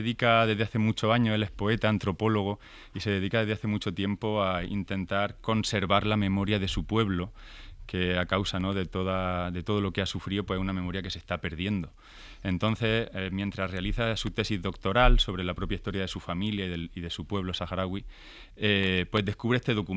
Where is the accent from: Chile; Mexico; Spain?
Spain; Vera, Andalusia; yo soy de Vera, de un pueblo de Almería